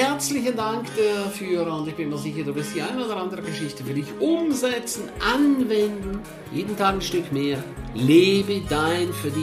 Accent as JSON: {"language": "German", "town": "St. Moritz", "region": "Graubünden", "country": "Switzerland", "said": "Ich freue mich riesig, dich Ende Monat in St. Moritz zu sehen. In meiner Heimat."}